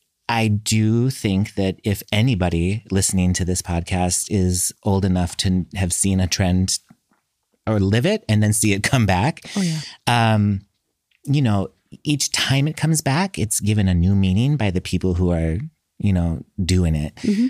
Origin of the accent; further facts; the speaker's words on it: Midwest, United States; I come from the Midwest part of the United States.